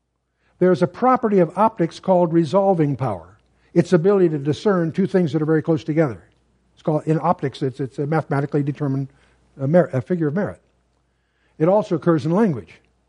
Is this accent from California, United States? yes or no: yes; California, United States; from California. You know I'm from California.